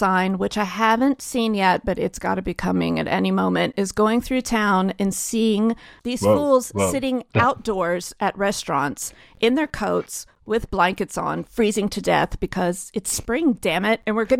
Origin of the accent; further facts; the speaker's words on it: Texas, United States; I would say as a Texan, I was very impressed with their brisket, but maybe I've been gone too long.